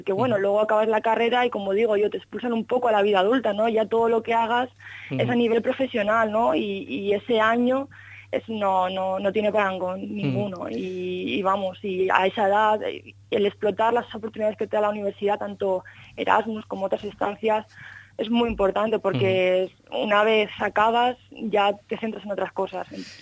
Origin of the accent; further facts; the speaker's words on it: Elche, Valencian Community, Spain; yo soy de Elche, nunca había salido de casa durante tanto tiempo.